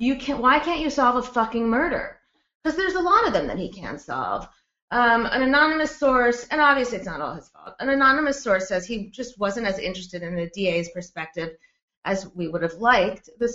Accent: Florida, United States; Well, I grew up in Florida, so same.

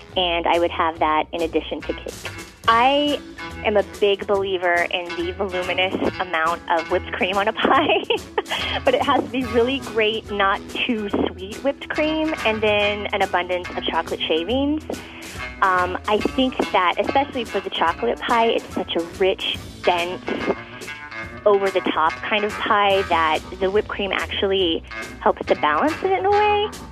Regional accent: the Ozarks, United States; I grew up in the Ozarks, so I've always been surrounded by pie. Huge family tradition.

